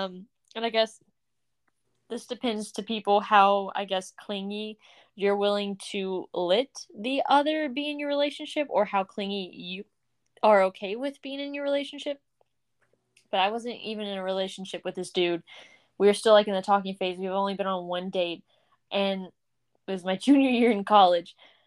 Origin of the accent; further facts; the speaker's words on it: Kentucky, United States; We see that we get a lot of viewers from Kentucky. We love that since we're from Kentucky.